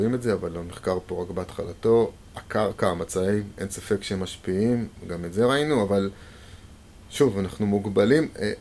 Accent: Jerusalem, Jerusalem District, Israel; אני ירושלמי

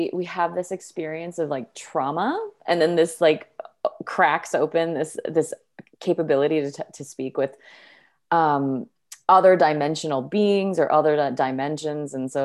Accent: Hamilton, Ontario, Canada; moved away as an adult; now in United States; I'm actually from Hamilton, Ontario.

